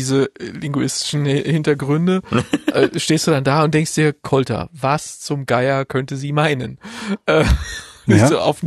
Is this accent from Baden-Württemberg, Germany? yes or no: no; Berlin, Germany; Also das gibt's in dem Berliner Raum, wo ich herkomme, eigentlich nicht.